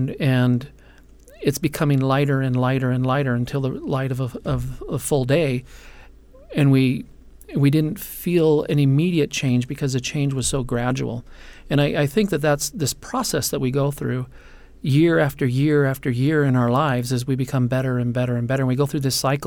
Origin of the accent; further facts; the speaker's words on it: Hawaii, United States; I grew up in Hawaii, and it was the practice then to be baptized on your birthday.